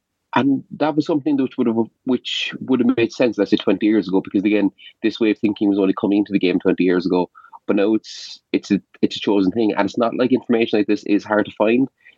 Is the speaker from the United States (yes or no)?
no; Cork, Munster, Ireland; like as someone like I'm from Cork, like that's just not good enough